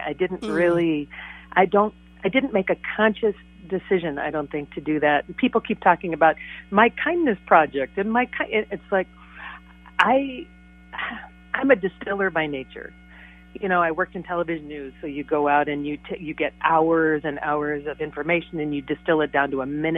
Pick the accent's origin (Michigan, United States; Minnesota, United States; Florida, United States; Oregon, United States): Minnesota, United States; Cambridge; And by the way, we were both from Cambridge, basically.